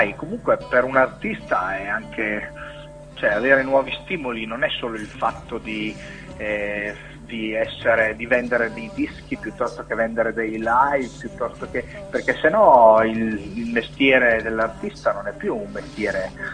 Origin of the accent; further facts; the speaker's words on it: Castelnovo ne' Monti, Emilia-Romagna, Italy; voglio partire dal mio paese da dove vengo, che quindi io sono reggiano, di Castelnuovo Monti